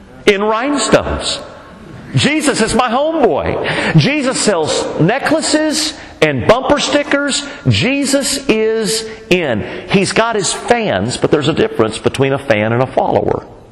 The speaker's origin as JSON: {"language": "English", "town": "Austin", "region": "Texas", "country": "United States", "tie": "born or raised there", "said": "Growing up in Texas, you grow up an avid football fan down in Austin"}